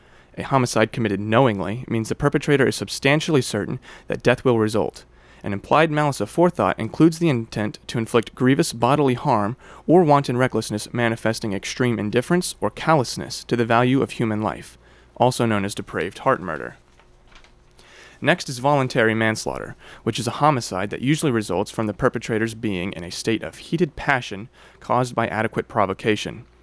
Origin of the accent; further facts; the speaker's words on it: New Orleans, Louisiana, United States; born there; now in Tennessee, United States; I was born in New Orleans, but I've been living in Middle Tennessee for about 15 years now.